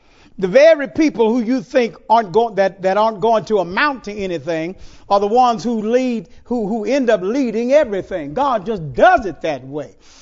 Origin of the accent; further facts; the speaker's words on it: Houston, Texas, United States; born there; I was born in Sunnyside, Houston, Texas. Wasn't born in the suburbs, and I ain't ashamed of mine.